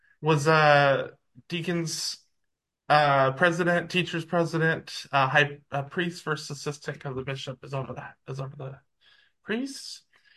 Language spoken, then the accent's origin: English; Utah, United States; Okay, so I grew up in the hotbed, just barely north of Salt Lake City.